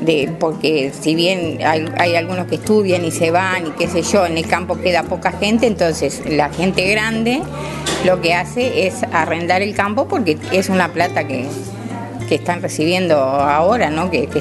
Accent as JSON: {"language": "Spanish", "town": "Paso de la Cadena", "region": "Canelones", "country": "Uruguay", "said": "De paso de la cadena, ruta 64, kilómetro 8, departamento de Canelones. Estamos a 12 kilómetros de la capital de Canelones. Y bueno, ahí era una zona típicamente lechera"}